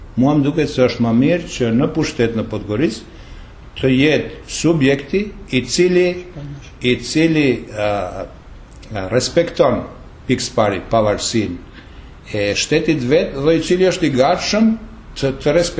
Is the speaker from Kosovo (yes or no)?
no; Montenegro; unë duhet të përmend vetëm disa kryesore që i kemi si shqiptarë në Maltëzi, si pakicë nacionale në Maltëzi.